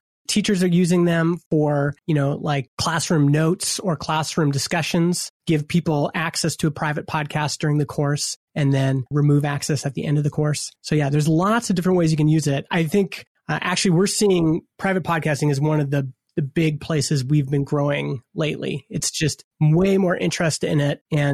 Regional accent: Alberta, Canada; I grew up in Alberta, Canada, where there's a lot of talk radio.

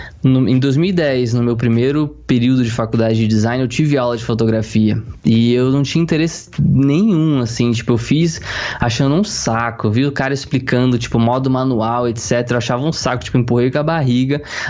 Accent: Rio de Janeiro, Brazil; accent: carioca; now in São Paulo, Brazil; A gente tinha o nosso playground maravilhoso, que era a cidade do Rio de Janeiro, né? Hoje eu moro em São Paulo, mas eu sou carioca. Muitas pessoas devem perceber pelo sotaque. Meu sotaque já tá meio misto

